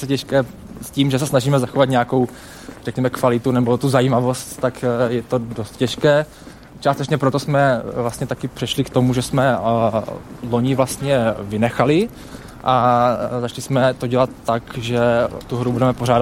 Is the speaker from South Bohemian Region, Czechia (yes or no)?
no; Havířov, Moravian-Silesian Region, Czechia; now in Brno, Czechia; Já nepocházím z Brna, pocházím ze Severomoravského Havířova. Do Brna jsem přišel za vysokoškolským studiem a vypadá to, že už tady asi zůstanu.